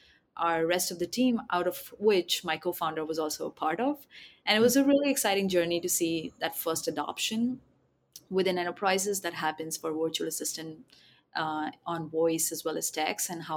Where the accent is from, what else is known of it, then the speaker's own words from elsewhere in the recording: India; So I'm an electronics engineer by background, born and raised in India.